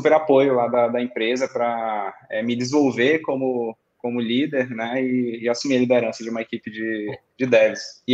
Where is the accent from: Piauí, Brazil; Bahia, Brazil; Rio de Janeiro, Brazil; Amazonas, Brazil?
Amazonas, Brazil; Manaus; now in São Paulo, Brazil; eu sou de Manaus, Amazonas, mas moro aqui em São Paulo faz uns 8 anos, mais ou menos.